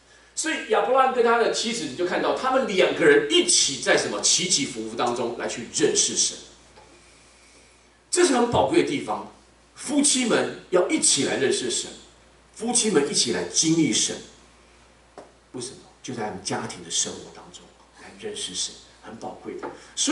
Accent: United States; 虽然我们美国人很喜欢讲 What is your permanent address?

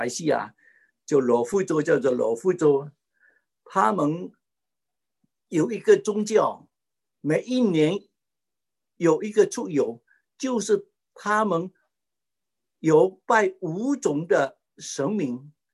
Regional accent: Fuzhou, Fujian, China; 我们福州人常常讲一句话

